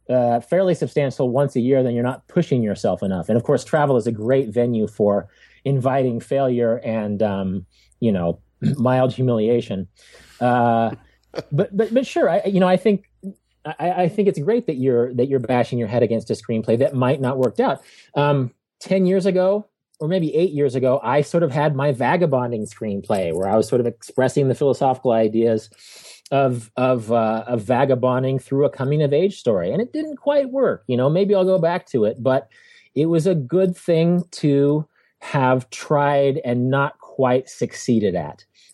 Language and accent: English; Wichita, Kansas, United States; I'm from Wichita, Kansas.